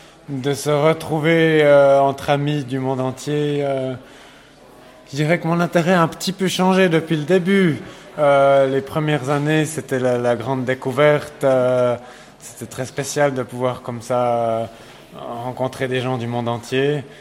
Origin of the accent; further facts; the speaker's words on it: Romandy, Switzerland; Alors moi, je viens de Suisse, Suisse romande.